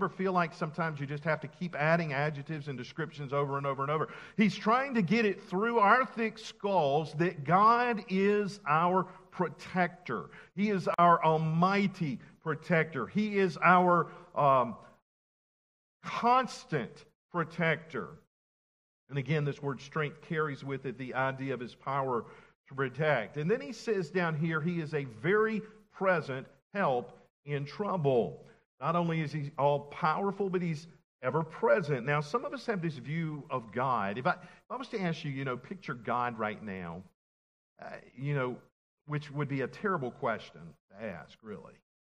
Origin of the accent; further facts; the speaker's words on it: South Carolina, United States; the first shots of the Civil War were fired, again, in my home state of South Carolina.